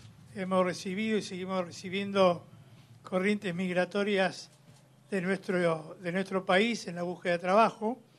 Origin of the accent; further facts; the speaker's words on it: Patagonia, Argentina; los que somos patagónicos, que a veces nos consideramos una provincia periférica a lo político